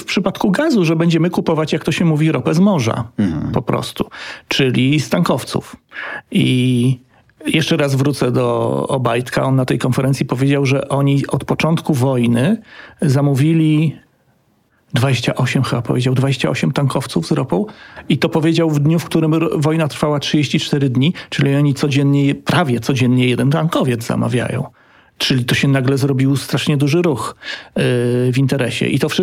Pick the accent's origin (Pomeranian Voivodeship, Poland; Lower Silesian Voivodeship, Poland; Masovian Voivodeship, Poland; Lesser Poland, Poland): Pomeranian Voivodeship, Poland; Gdańsk; ja sam jestem z Gdańska, więc kąpałem się przy tym naftoporcie, bo tam obok jest plaża, więc wiem, jak to wygląda.